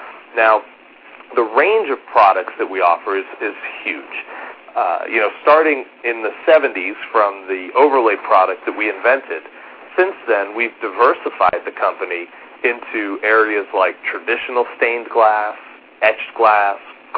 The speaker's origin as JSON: {"language": "English", "region": "East Coast", "country": "United States", "tie": "born or raised there", "moved": "as an adult", "said": "I grew up on the East Coast and worked out there at Morgan Stanley and at Charles Schwab at the World Trade Center before moving out west after getting my MBA."}